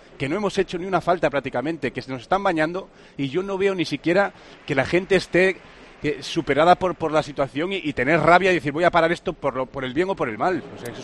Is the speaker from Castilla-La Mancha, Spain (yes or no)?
no; Mos, Galicia, Spain; Y me duele porque al final Rubén Blanco es de Mos, de mi pueblo.